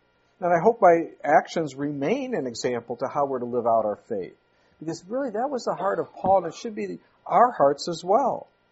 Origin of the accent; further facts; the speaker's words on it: Chicago, Illinois, United States; now in Manitowoc, United States; When I came up here from Chicago, and I knew God had called me to Wisconsin, He opened the door here in Manitowoc.